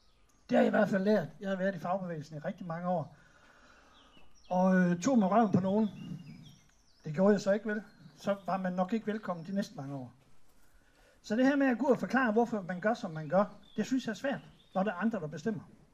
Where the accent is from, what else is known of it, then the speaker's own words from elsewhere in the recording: Horsens, Central Denmark Region, Denmark; now in Fredericia, Denmark; Jeg er ny i Fredericia. Jeg har boet her i cirka 3,5 år. Jeg kommer fra Horsens.